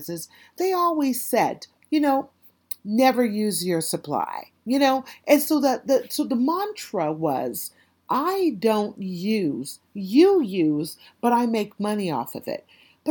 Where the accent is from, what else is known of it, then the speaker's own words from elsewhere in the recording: Oakland, California, United States; everybody knows I'm from Oakland. And at one point in Oakland, you know, it was a profession to be a drug dealer.